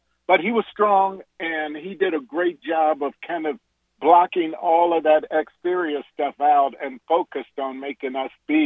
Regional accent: Lexington, Kentucky, United States; I mean, I grew up in Lexington. James Lee's dad was the pastor of the church I went to.

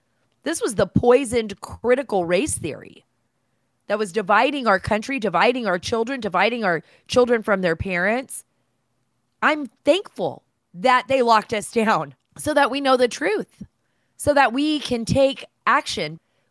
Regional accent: United States; Being an American is awesome. We're all part of the X gene factor.

